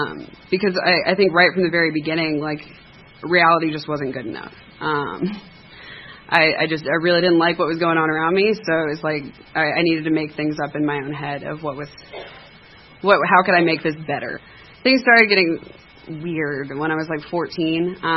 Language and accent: English; Atlanta, Georgia, United States; I was born and raised in Atlanta, in Cobb County, actually.